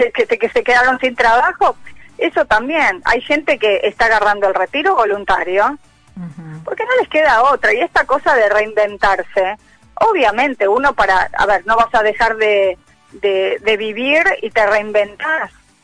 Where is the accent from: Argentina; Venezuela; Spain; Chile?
Argentina; nosotros, que somos profesionales aeronáuticos argentinos